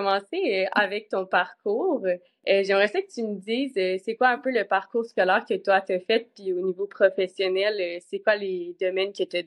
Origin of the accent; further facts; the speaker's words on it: Quebec, Canada; moved away as an adult; ben moi, ça fait 9 mois que je suis partie du Québec, puis que je voyage à travers le monde.